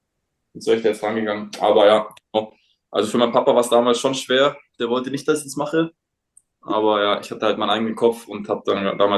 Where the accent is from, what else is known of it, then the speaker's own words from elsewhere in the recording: Munich, Bavaria, Germany; Ich komme ja aus München, ich bin 60-Fan, seit ich denken kann